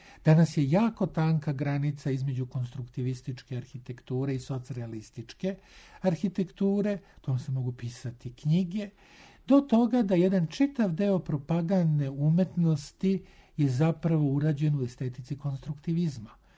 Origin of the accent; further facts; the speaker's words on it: Belgrade, Serbia; Ja dolazim iz Beograda